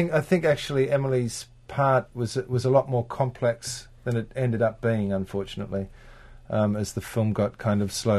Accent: Australia; I think I'm Australian. We're all a bit like that over from Australia.

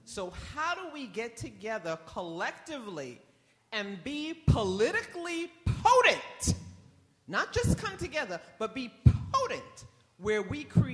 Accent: New York, United States; I'm a New Yorker. I've been here all my life.

